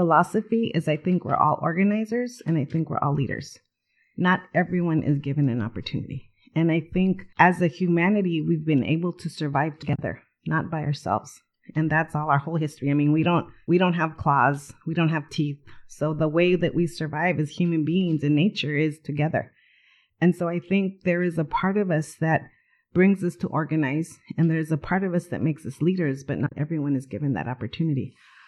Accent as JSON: {"language": "English", "town": "San Jose", "region": "California", "country": "United States", "tie": "born or raised there", "said": "That I grew up in San Jose, that my mother was a cannery worker."}